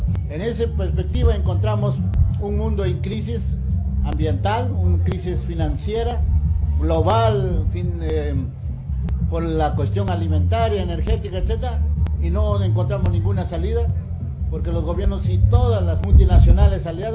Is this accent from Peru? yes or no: yes; Peru; yo vengo del Perú.